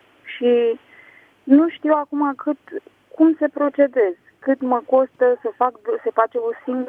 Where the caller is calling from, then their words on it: Bucharest, Romania; sunt din București